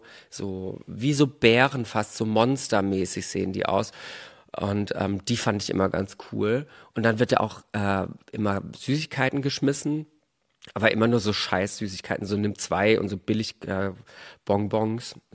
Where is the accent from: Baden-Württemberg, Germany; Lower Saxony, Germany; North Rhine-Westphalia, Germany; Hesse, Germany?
Baden-Württemberg, Germany; Bruchsal; ich komme ja auch aus dem Süden und da wird das ja auch gefeiert. Bei uns heißt das auch Fasching, genau. Oder Fasenacht, beziehungsweise in Bruchsal, wo ich eigentlich herkomme